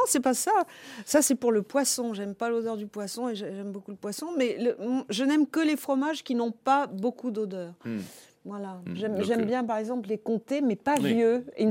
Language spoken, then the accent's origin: French; Paris, Île-de-France, France; moi je suis née à Paris, j'ai toujours vécu à Paris